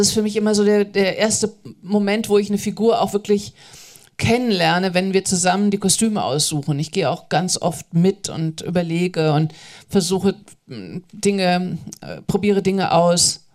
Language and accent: German; Hanover, Lower Saxony, Germany; accent: Standard German; weil ich Hochdeutsch spreche. Ich komme aus Hannover, ich beherrsche leider keinen Dialekt.